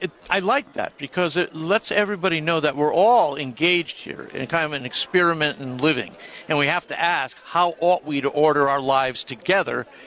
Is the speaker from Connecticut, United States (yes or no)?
yes; Connecticut, United States; You know, I don't recall when I was growing up in Connecticut. Most of the stores were closed on Sunday.